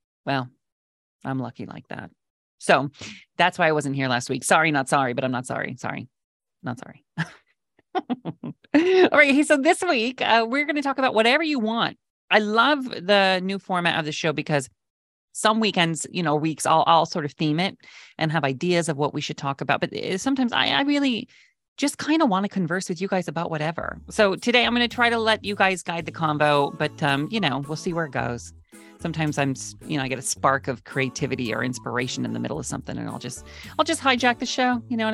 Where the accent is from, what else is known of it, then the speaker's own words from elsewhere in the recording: West Coast, United States; I grew up on the West Coast.